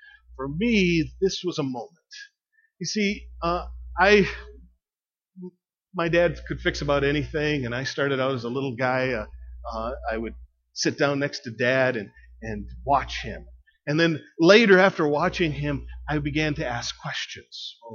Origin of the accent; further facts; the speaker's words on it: Minnesota, United States; See, growing up in Minnesota, there's a limited planting season. Snow is coming.